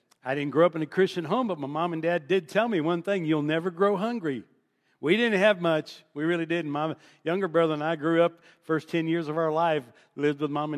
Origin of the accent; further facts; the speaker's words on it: Missouri, United States; when I grew up in St. Louis County, and it was Thugville.